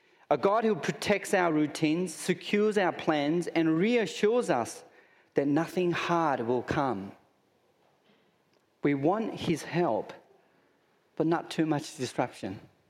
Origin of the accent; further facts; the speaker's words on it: Summer Hill, New South Wales, Australia; also born or lived in Croydon / Burwood; I grew up in Summer Hill, Croydon, Burwood. I have a sense of pride.